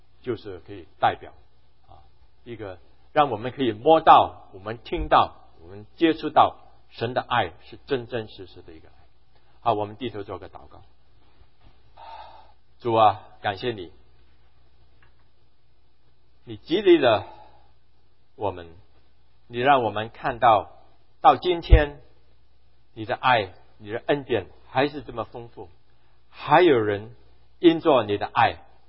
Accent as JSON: {"language": "Chinese", "country": "China", "said": "因为我是中国人，我回想2008的那个奥运会"}